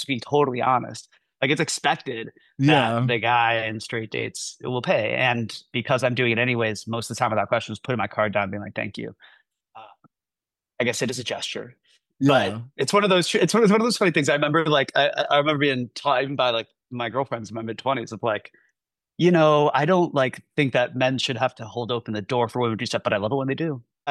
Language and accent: English; the South, United States; like, I grew up in the South.